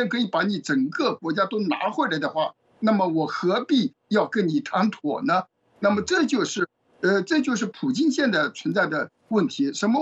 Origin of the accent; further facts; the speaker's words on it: China; 我们中国人一般都讲人情的